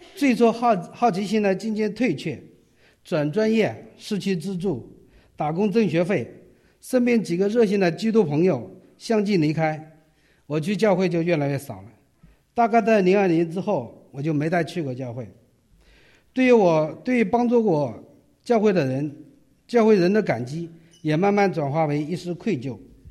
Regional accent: China; now in Beijing, China; 我在农村长大，小时候很瘦，我妈妈总说我胳膊比竹竿还细，不读书在农村自己都养不活。

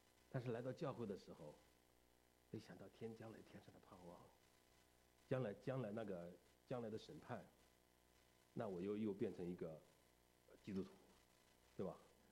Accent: China; 这个不光是我们中国人一样，在西方也是这样

